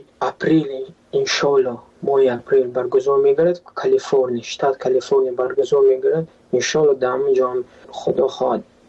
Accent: Tajikistan; لیکن من تاجیکم.

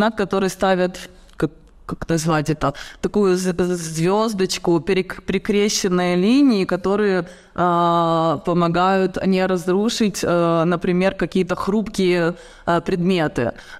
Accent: Odesa, Odesa Oblast, Ukraine; born there; moved away; я тоже родилась в Одессе, но переехала и стала эмигранткой

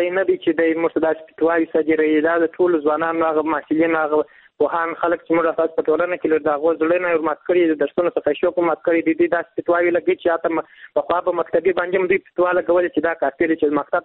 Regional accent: Kandahar, Afghanistan; له کندهار ولایت څخه یو تن محصول یم

